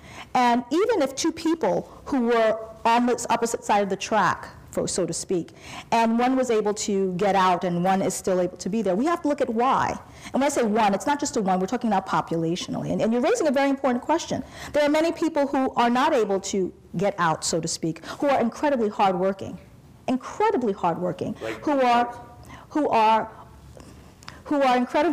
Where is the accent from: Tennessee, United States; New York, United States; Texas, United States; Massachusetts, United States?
New York, United States; Baldwin; I went to the Baldwin, I grew up in the Baldwin School District, but I decided to teach in the Roosevelt School District because I wanted to see what's going on.